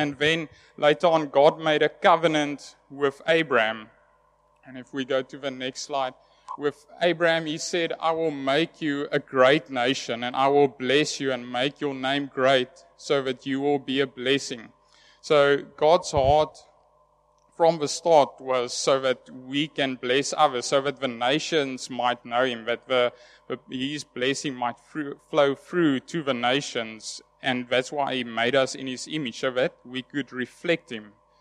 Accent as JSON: {"language": "English", "town": "Cape Town", "region": "Western Cape", "country": "South Africa", "said": "I'm from Cape Town, Shofar, Cape Town"}